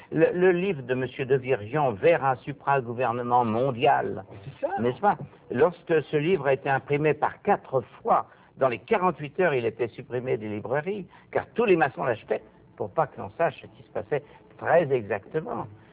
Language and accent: French; France; moi, lorsque je suis français, lorsque je viens au Québec, oui, j'ai l'impression d'être en France.